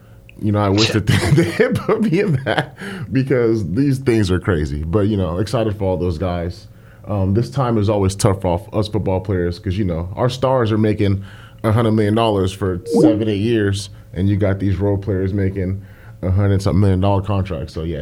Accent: Nigeria; I grew up in Nigeria. I spent, like, the early part of my childhood there.

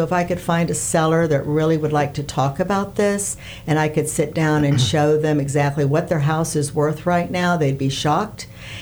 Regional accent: Massachusetts, United States; I come from Massachusetts where attorneys closed loans, and you would sit there and explain that mortgage.

